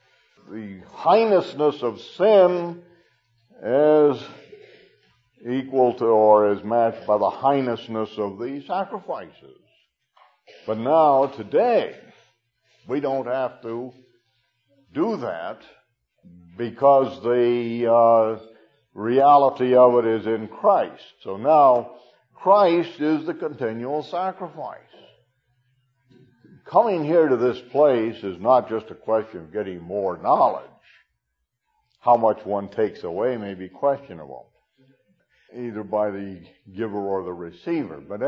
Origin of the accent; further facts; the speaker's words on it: Arkansas, United States; You didn't even know I came from Arkansas, probably, just a hillbilly. I don't wear a straw hat, but on the other hand, I am an Arkansas hillbilly.